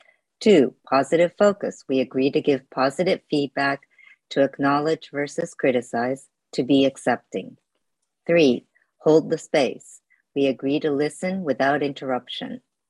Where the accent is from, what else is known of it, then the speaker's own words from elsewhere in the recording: Japan; now in New York, United States; I'm from New York. Been here more than 20 years. Originally from Japan.